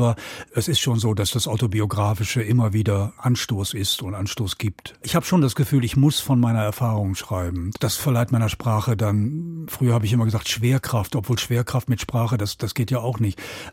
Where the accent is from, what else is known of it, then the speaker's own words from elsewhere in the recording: North Rhine-Westphalia, Germany; Ich bin aufgewachsen im Ruhrgebiet in einer Arbeitersiedlung, in der es sehr rau zuging.